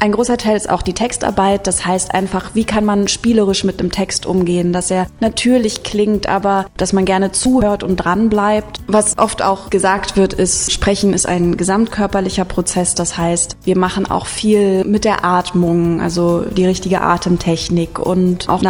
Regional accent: Calau, Brandenburg, Germany; Ich komme aus Kalau. Das ist eine ganz, ganz kleine Stadt in Brandenburg. Und Brandenburg, das ist das Bundesland, was so um Berlin rum ist. Also ich bin 1,5 Stunden von Berlin aufgewachsen in Sunna.

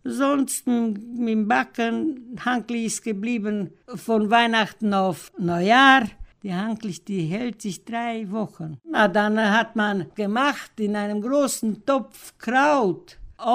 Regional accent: Mediaș, Sibiu County, Romania; Ich bin in Mediasch aufgewachsen. Ich war erst 5 Jahre, wie wir hin, aber ich erinnere mich nicht, wie wir umgezogen sind, denn mein Vater ist aus Russland gekommen

